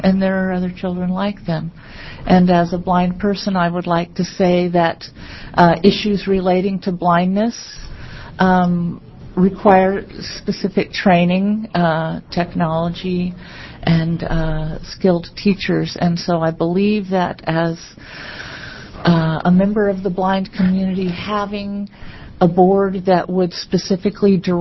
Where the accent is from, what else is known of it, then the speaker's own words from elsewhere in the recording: Cave Junction, Oregon, United States; I am from Cave Junction, Oregon.